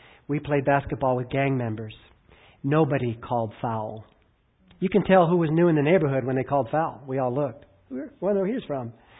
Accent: California, United States; And we didn't have the tires for the snow on the car, and I'm from California.

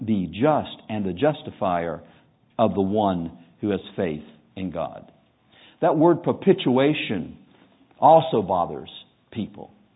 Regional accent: North Carolina, United States; Now, I grew up in North Carolina, and I know where I'm at.

